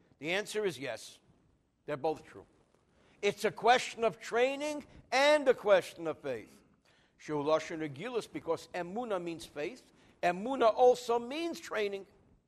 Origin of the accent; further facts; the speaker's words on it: New Jersey, United States; I'm from New Jersey.